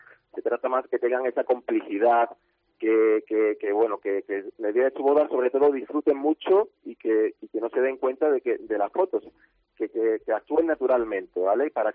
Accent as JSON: {"language": "Spanish", "country": "Spain", "said": "Y entre ellos somos 3 españoles, los que estamos ahí esperando a la valoración final"}